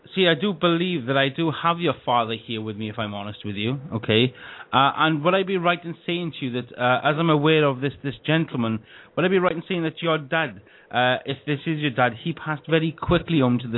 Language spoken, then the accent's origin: English; Wales, United Kingdom; accent: Welsh; like Victor was having on the last one with me with my Welsh accent.